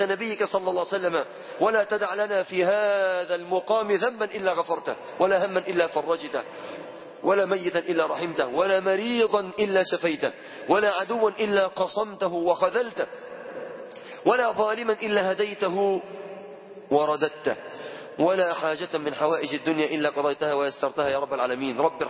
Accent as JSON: {"language": "Arabic", "country": "Egypt"}